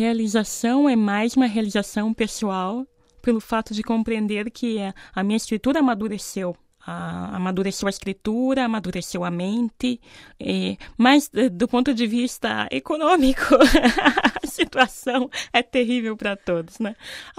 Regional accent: Brazil; E essa sensação, esse peso, sendo brasileira, na época eu tinha 24 anos, né?

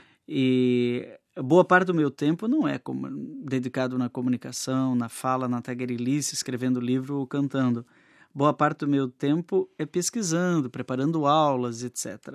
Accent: Brusque, Santa Catarina, Brazil; na minha cidade natal, lá em Brusque, em Santa Catarina

